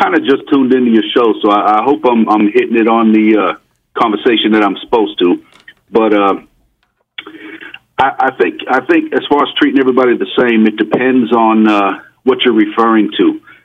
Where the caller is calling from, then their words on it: Coral Springs, Florida, United States; I'm calling from Coral Springs, Florida.